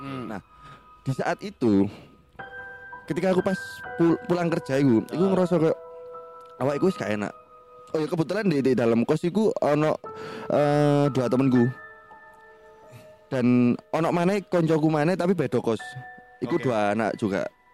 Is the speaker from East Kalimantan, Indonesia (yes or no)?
no; Malang, East Java, Indonesia; Asli Malang.